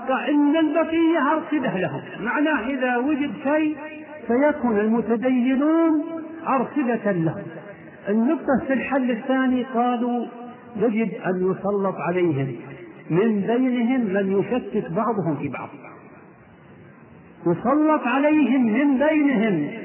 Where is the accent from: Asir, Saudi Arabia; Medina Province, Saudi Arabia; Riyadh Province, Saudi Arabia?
Riyadh Province, Saudi Arabia; Riyadh; وبالاخص مع لفف عندنا في الرياض فتنة عمياء